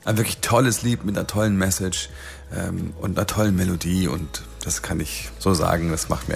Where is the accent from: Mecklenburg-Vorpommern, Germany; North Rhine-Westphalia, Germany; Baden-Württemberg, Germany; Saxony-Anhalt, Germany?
North Rhine-Westphalia, Germany; Wuppertal; Denn hier ist meine Heimat und hier bleibe ich und hier fühle ich mich wohl und hier bin ich verankert. Und ja, von hier aus geht's immer los in die große, weite Welt, aber es geht auch immer wieder zurück. Immer wieder zurück nach Wuppertal.